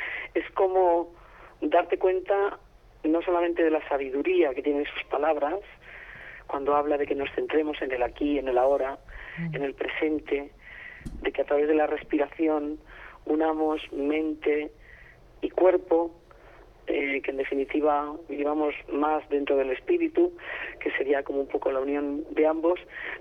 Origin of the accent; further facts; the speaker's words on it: Madrid, Community of Madrid, Spain; a nuestro país, a Madrid, yo soy de Madrid además